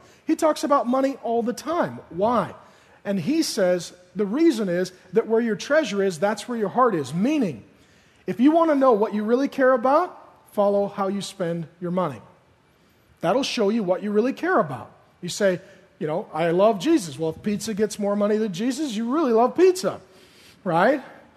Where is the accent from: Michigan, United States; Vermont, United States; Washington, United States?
Washington, United States; SeaTac; I grew up in SeaTac, and we had some really lean, hard times.